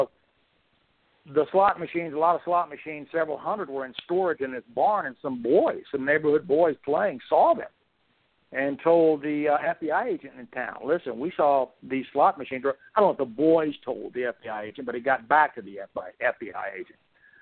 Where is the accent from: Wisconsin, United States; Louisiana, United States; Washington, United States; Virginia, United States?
Louisiana, United States; It was funny, when I grew up in Louisiana, and I remember hearing about Carlos Marcello